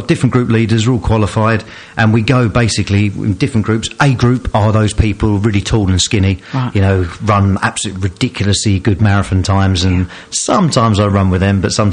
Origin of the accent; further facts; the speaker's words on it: Ongar, East of England, United Kingdom; I grew up in Ongar. And then when I moved to Brentwoods